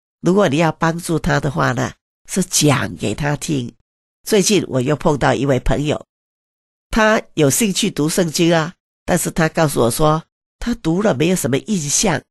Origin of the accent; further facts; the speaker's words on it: Xiamen, Fujian, China; 我自己是厦门鼓浪屿出生的，我很喜欢这个小小地方啊。